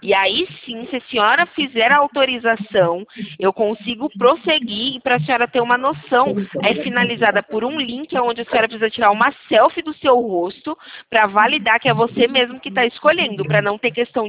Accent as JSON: {"language": "Portuguese", "town": "Santa Bárbara d'Oeste", "region": "São Paulo", "country": "Brazil", "said": "eu sou aqui do interior de São Paulo, Santa Bárbara do Oeste."}